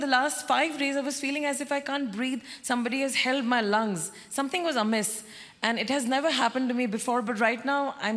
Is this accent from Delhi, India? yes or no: yes; Delhi, India; Yes, I'm from India. I'm from Delhi.